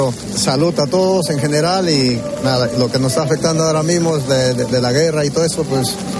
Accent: Ayacucho, Peru; Sí, es la primera vez de Perú, de Ayacucho.

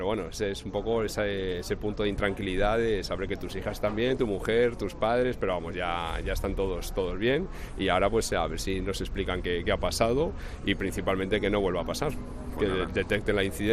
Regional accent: Madrid, Community of Madrid, Spain; Yo soy de Madrid y vuelvo a Madrid.

